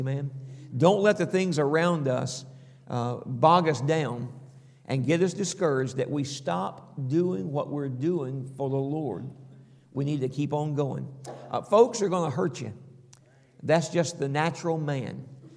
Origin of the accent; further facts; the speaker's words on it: the South, United States; Listen, I'm from the South, okay? You're from the North, okay?